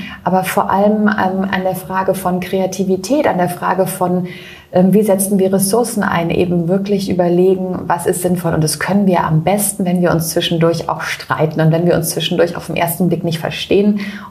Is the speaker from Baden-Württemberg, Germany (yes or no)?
yes; Baden-Württemberg, Germany; in Freiburg, das ist bei mir in der Nähe, wo ich herkomme